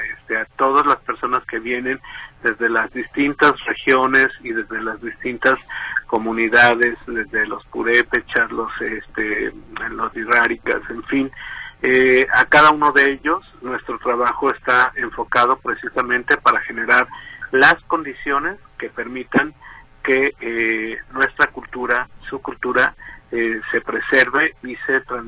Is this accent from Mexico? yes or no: yes; Mexico; es la raíz de nuestra identidad como mexicanos